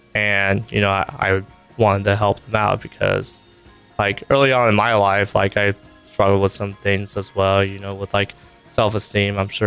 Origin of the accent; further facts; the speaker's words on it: Clyde, Ohio, United States; I'm from Clyde, Ohio.